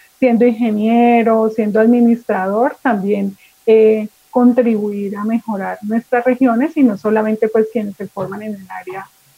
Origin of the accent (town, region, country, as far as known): Colombia